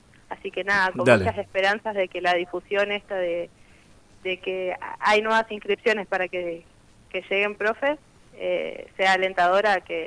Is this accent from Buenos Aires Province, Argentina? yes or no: no; Andacollo, Neuquén, Argentina; yo soy de Andacollo, y poderme ir a Las Ovejas a estudiar es un golazo.